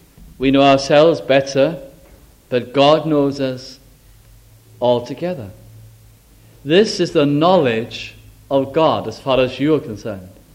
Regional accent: Bolton, North West England, United Kingdom; Now, I can remember where I was brought up in Bolton

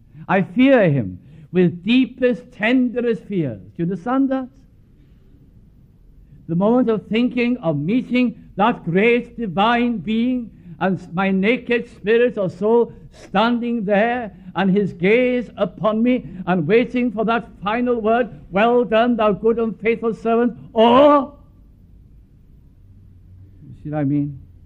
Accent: North West England, United Kingdom; I was brought up in Lancashire

